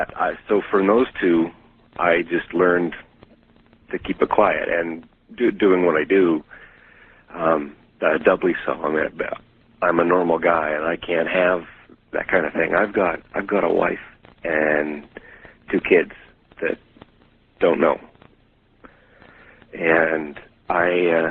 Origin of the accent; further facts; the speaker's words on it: Canada; I'm a Canadian.